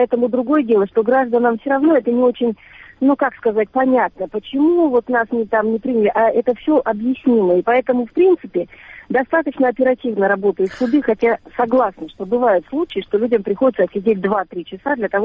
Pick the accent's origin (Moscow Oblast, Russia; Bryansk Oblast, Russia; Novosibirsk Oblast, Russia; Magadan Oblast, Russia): Novosibirsk Oblast, Russia; Novosibirsk; moved away as an adult; now in Krymsk, Russia; Я приехала из Новосибирска, всю жизнь там прожила.